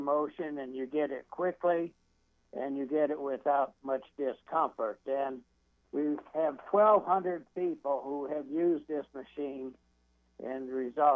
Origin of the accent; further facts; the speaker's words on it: Columbus, Ohio, United States; now in Ashland, United States; I'd like to tell your audience that I'm from Columbus, Ohio, and I now live on a farm in Ashland, Ohio, and raise buckeye trees.